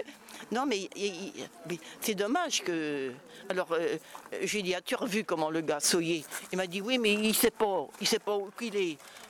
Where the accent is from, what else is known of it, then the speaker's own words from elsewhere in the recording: Pirou, Normandy, France; also born or lived in Coutances; Alors, je suis à Pirou, j'étais à l'école à Pirou.